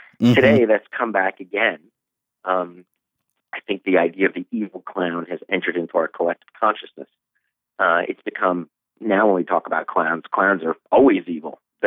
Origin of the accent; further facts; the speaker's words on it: Long Island, New York, United States; In Long Island, which is basically kind of like in our backyard of New York City, and I'm originally from Long Island, I was born there